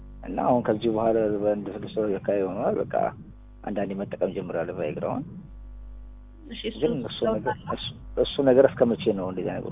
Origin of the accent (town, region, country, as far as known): Afar, Ethiopia